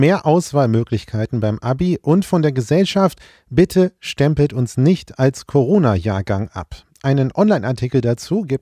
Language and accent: German; Lower Saxony, Germany; born there; Ich als gebürtiger Niedersachse finde das, wie es heute läuft, gar nicht so schlecht.